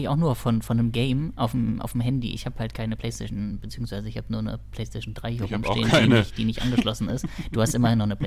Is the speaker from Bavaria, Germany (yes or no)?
no; Berlin, Germany; Ich bin in der Berliner Türkei aufgewachsen, in Wedding